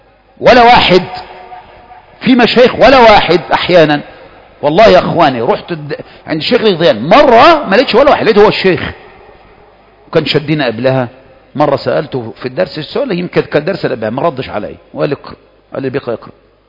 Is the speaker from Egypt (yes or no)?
yes; Egypt; ده احنا من مصر، مصر كلنا